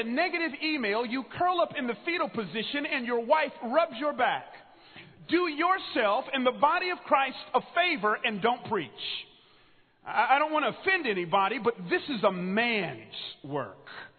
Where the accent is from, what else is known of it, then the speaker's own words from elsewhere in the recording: Atlanta, Georgia, United States; I grew up in Atlanta, as Dr. Aiken said, which means we are people full of character.